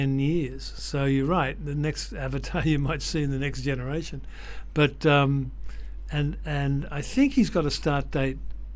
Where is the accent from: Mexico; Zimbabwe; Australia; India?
Australia; now in United States; Yeah, I think it does. Umar, I should remind your audience, or remind you, that actually, yes, I am Australian, but I've lived in the States for 30 years.